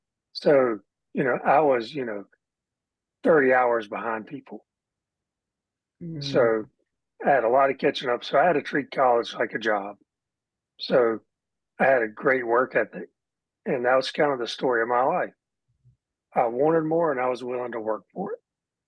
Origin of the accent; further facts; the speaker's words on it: Andrews, South Carolina, United States; You know, I grew up in Andrews, South Carolina, and I had a great childhood.